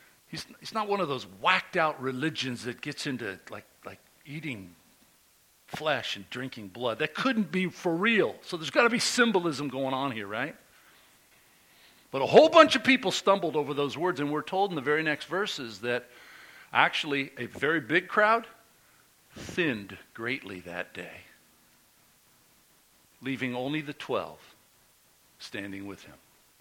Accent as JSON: {"language": "English", "country": "United States", "said": "I'm American. I should know this thing, you know?"}